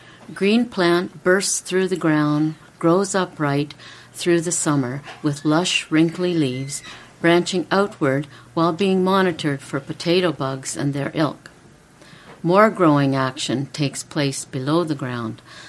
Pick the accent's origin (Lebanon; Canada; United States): Canada; Garafraxa, Ontario; now in Kitchener, Canada; I'm living in Kitchener right now, but yeah. I grew up in Dufferin County in a little township called Garafraxa.